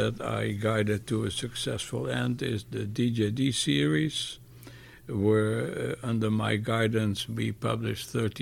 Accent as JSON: {"language": "English", "town": "Amsterdam", "region": "North Holland", "country": "Netherlands", "tie": "born or raised there", "moved": "as an adult", "lives_now": "Israel", "said": "I grew up in Amsterdam. I was a member of a Zionist youth movement."}